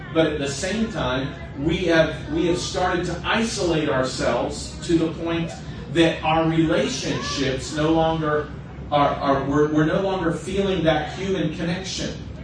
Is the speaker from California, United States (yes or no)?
no; West Palm Beach, Florida, United States; I remember there was a story when I was growing up in West Palm Beach, Florida.